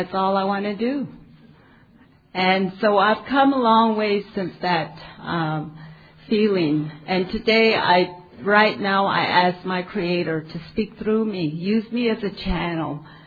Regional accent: Arizona, United States; I'm from the Diné. I'm a Diné. My father is part Hopi. My mom is part Zuni. And I'm registered with the Navajo tribe in Arizona. And we're a large tribe.

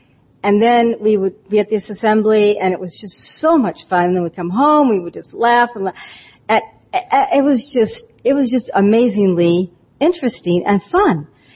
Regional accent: Davis, California, United States; I'm from Davis, California, so I was over in the Pacific region.

